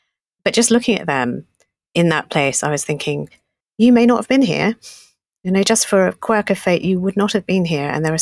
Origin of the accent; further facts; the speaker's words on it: East of England, United Kingdom; Well, born in Britain, not as a passport holder, Essex girl.